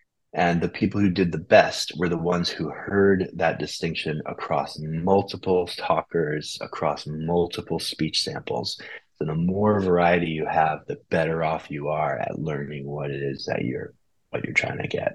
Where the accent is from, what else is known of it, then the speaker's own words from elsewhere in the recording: New York, United States; first language English; I grew up in New York. I've been a native English speaker my whole life.